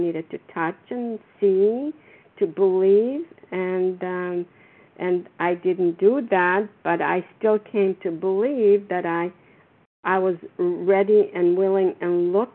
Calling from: Florida, United States; I'm calling from Florida right now.

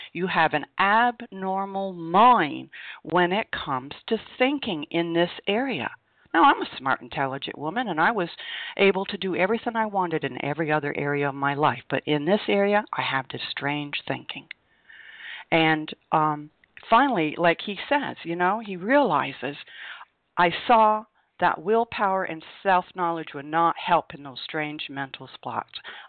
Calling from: Vermont, United States; I am calling you from Vermont.

